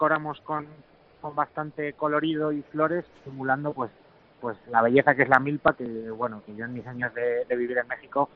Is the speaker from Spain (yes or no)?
yes; Valladolid, Castile and León, Spain; yo lo único que puedo hacer como vallisoletano es devolver a la ciudad todo lo que me ha dado